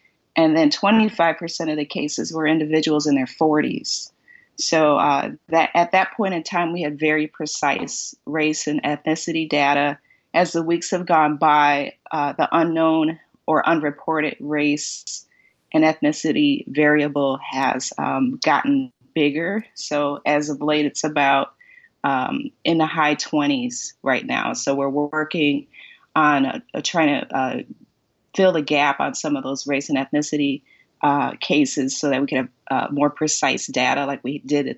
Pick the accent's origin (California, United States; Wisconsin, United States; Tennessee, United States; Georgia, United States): Wisconsin, United States; Milwaukee; this is very personal and real for me since I'm from Milwaukee and I grew up in the Sherman Park neighborhood, which is where one of the first hot spots was located.